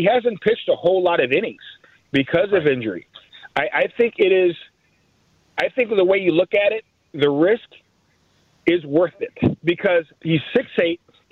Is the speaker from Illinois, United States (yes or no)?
yes; Chicago, Illinois, United States; You know, I grew up in Chicago.